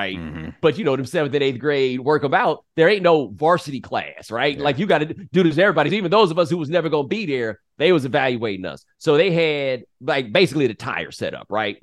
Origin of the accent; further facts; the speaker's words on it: Texas, United States; But I'm from Texas, right? Mm. You know how the football thing is.